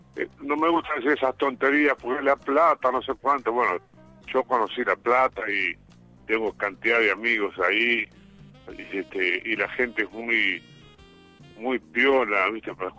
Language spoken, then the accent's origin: Spanish; Uruguay; moved away; also born or lived in Argentina / United States; Bueno, Uruguay, yo volví por mis raíces. Yo estuve como 22 o 23 años fuera del Uruguay. Inclusive tuve 12 años en Argentina.